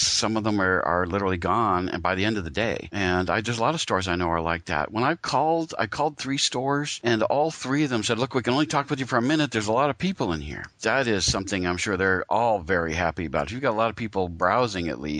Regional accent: Pennsylvania, United States; the store that I called up in northeastern Pennsylvania where I grew up

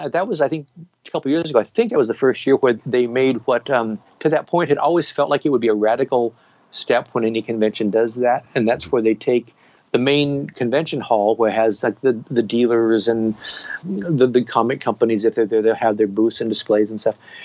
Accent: Portland, Oregon, United States; here in my hometown of Portland

